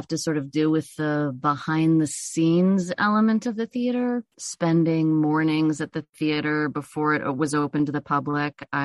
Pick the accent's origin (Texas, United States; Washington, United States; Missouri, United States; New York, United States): Washington, United States; Port Townsend; I spent probably more time in the Rose growing up than I did in any of the houses I lived in Port Townsend.